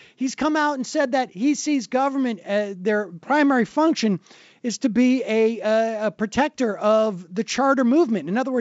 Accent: New York, United States; Now, as you know, I'm a New Yorker.

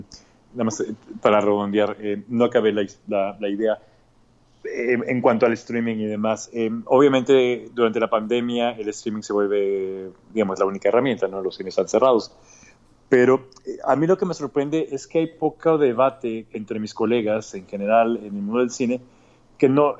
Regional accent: Mexico; Bueno, yo soy, como buen mexicano, cualquier bebida de agave, ¿no?

